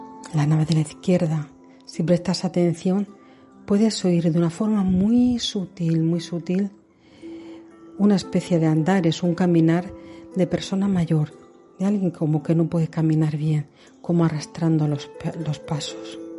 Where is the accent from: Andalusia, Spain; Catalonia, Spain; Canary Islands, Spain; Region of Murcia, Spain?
Region of Murcia, Spain; Murcia; Empezamos, como no, en la ciudad de Murcia, desde la que se graba el programa. Yo soy de Murcia también.